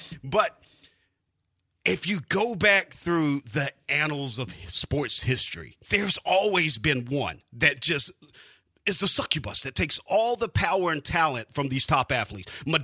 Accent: South Carolina, United States; Yeah, growing up in South Carolina, you watched the Braves all the time.

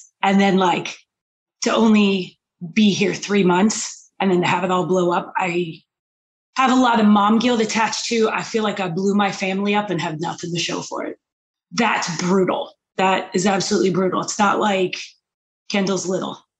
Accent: Canada; now in Las Vegas, United States; We're Canadian. We talk hockey. We live in Vegas.

